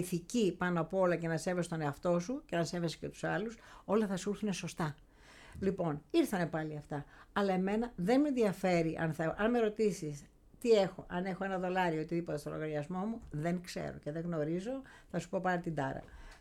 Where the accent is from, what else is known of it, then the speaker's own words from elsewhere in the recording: Thermo, Western Greece, Greece; Καταρχήν έχω ξεκινήσει από τα καπνά, ναι, κάνοντας καπνά στο χωριό μου στο Θέρμο.